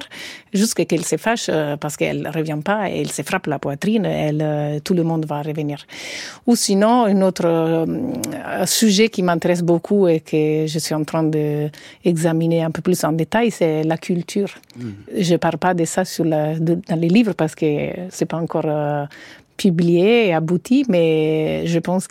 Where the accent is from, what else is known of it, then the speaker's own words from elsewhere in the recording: Italy; French is a second language; now in France; comme moi, je suis italienne, je mange le pâte tout le soir